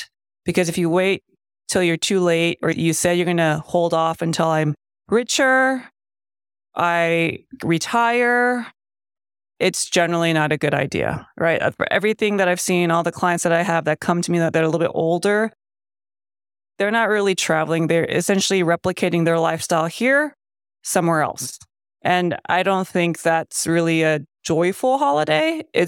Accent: California, United States; Just because I was raised in the Bay Area doesn't mean I always feel like I'm from the Bay Area, you know what I mean?

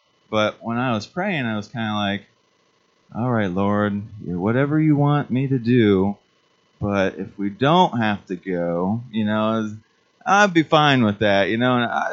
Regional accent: Loudonville, Ohio, United States; I'm from Loudonville, Ohio. So I don't know, you know, it's Mohican country. So it's probably like 30 minutes away from here. So that's where I'm born and raised.

